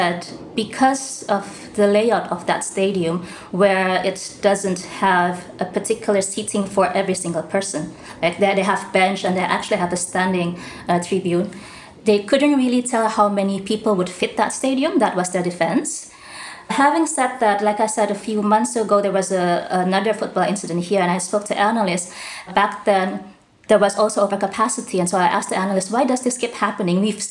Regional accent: Jakarta, Indonesia; I'm based in Jakarta, and if I go out of town and I tell people I'm from Jakarta, nobody will ever mention the football club of Jakarta.

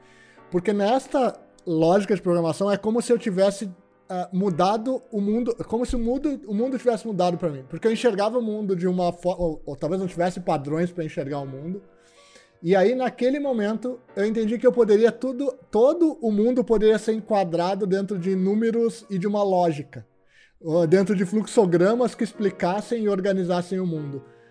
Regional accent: Porto Alegre, Rio Grande do Sul, Brazil; Sou gaúcho, nascido em Porto Alegre.

